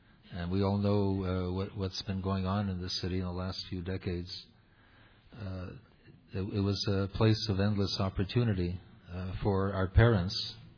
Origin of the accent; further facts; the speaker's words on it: Toronto, Ontario, Canada; growing up in Toronto. I think those of us who were privileged to grow up in this city really had something special.